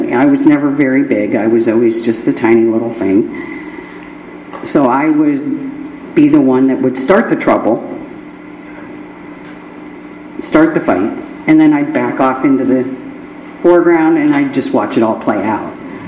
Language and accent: English; Girard, United States; I grew up in Girard, by the way.